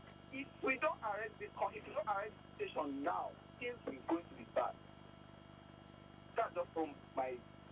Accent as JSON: {"language": "English", "region": "Lagos", "country": "Nigeria", "tie": "born or raised there", "said": "See, I grew up in Lagos. I speak Yoruba, I speak Igbo, I speak a little bit of Hausa."}